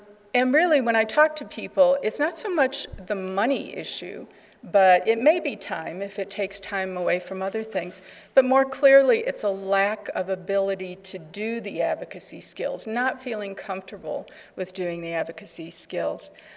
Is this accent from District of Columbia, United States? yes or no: no; Kentucky, United States; Think of all the tobacco coalitions, and remember, we're from Kentucky.